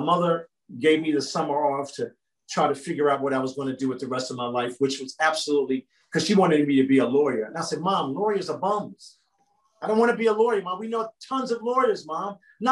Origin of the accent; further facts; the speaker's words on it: Newark, New Jersey, United States; I grew up in Newark, New Jersey.